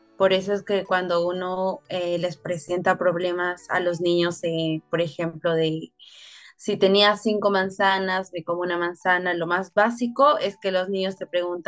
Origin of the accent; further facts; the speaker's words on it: Peru; Además de que en mi país, en el Perú, el pensamiento matemático está enfocado en lo que es la resolución de problemas.